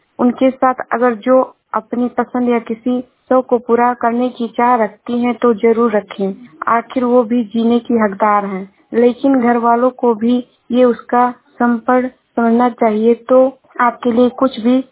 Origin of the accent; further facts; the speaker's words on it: Uttar Pradesh, India; मैं जिला श्रावस्ती से हूँ।